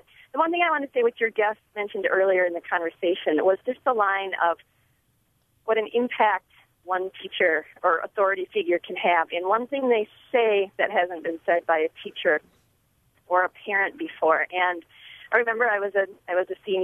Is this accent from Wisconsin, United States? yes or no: yes; Wisconsin, United States; even in a small, rural, north central Wisconsin town, which is also my hometown.